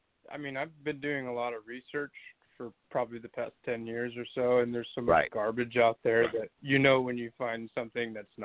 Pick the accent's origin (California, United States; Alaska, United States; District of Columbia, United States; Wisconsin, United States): California, United States; now in Seattle, United States; I'm up in Seattle, but I'm from Orange County, California.